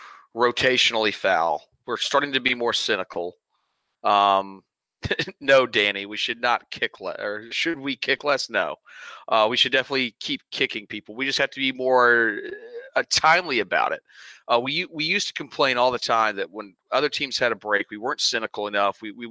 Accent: United States; I know I'm American.

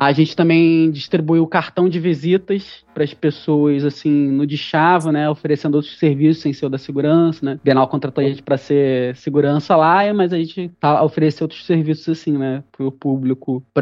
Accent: Rio de Janeiro, Brazil; A gente é carioca, porra. Porra, criado no deboche.

